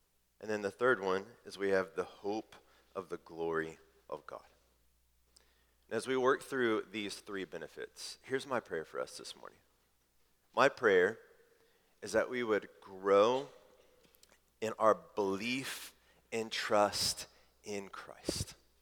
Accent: Midwest, United States; I mean, we're from the Midwest, for crying out loud, right?

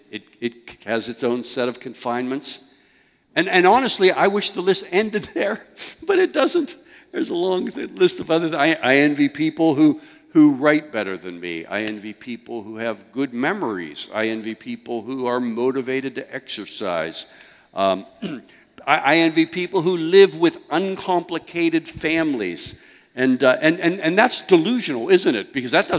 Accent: Pittsburgh, Pennsylvania, United States; And I was raised in Pittsburgh.

